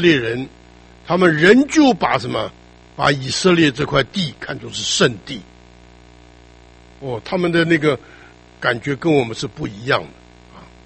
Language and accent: Chinese; China; 这个不是光是我们中国人觉得这是个祖国啊